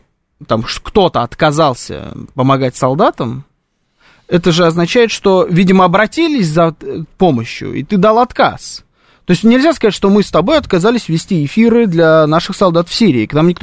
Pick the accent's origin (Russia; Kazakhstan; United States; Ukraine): Ukraine; а я вот с Украины